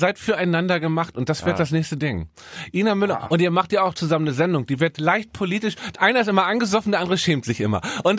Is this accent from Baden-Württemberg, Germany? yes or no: no; Hamburg, Germany; born there; Ich bin in Eimsbüttel geboren, mein Freund.